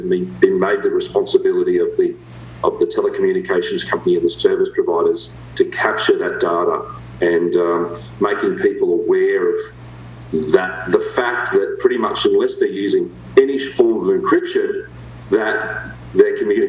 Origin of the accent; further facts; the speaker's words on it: Australia; moved away; also born or lived in Dubai, United Arab Emirates; So I grew up in Australia, spent 9 years in Dubai in the Middle East.